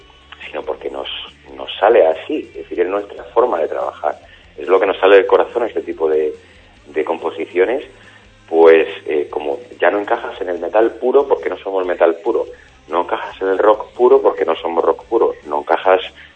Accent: Spain; nosotros somos españoles

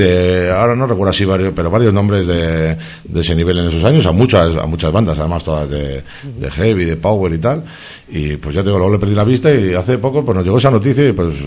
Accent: Barakaldo, Basque Country, Spain; que somos de Baracaldo, aquí tienes además a los dos más baracaldeses de la banda hoy en día

